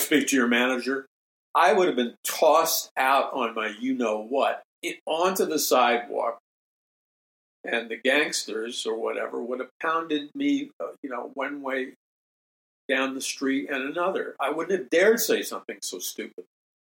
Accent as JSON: {"language": "English", "town": "New York City", "region": "New York", "country": "United States", "tie": "born or raised there", "said": "I mean, growing up in New York City, you knew what the rules and unspoken rules were."}